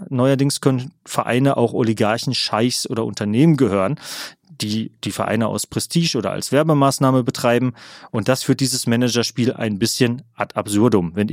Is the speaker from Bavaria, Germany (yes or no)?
no; Kamen, North Rhine-Westphalia, Germany; Ich bin in Kamen aufgewachsen. Das liegt direkt neben Dortmund.